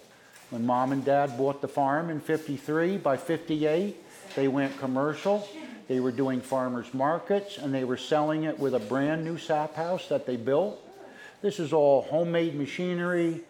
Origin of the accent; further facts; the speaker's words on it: Liberty, New York, United States; I was born here in Liberty, New York, and I'm 63 years old, and I've been a resident at the Muthick Farm all my life.